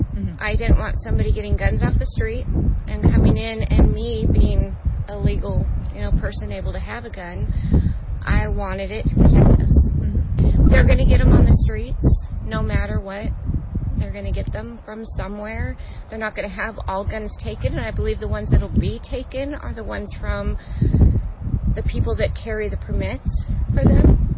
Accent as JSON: {"language": "English", "region": "Florida", "country": "United States", "said": "We're from Florida. We've lived here for a little while"}